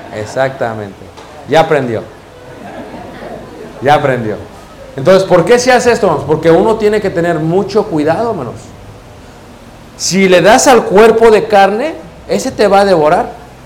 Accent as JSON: {"language": "Spanish", "region": "Mexico City", "country": "Mexico", "said": "Yo soy de Ciudad de México. Entonces le poníamos varios candados a la puerta."}